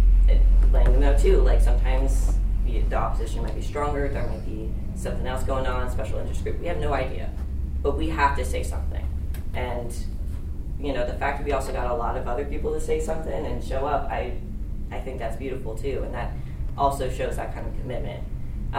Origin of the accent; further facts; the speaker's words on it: Nebraska, United States; born there; I have a good story for that. Because I was born in Nebraska.